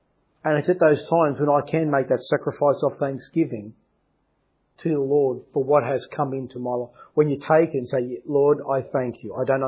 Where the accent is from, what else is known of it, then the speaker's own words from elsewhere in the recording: Australia; I'm just an Aussie.